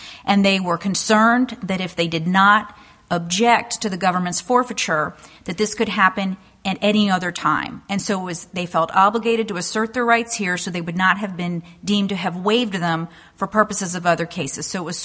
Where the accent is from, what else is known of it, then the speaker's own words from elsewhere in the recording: Roanoke, Virginia, United States; Good afternoon. … from Roanoke, Virginia.